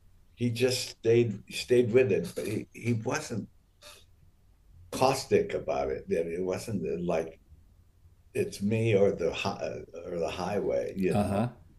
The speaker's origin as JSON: {"language": "English", "region": "Ohio", "country": "United States", "said": "I'm from Ohio originally"}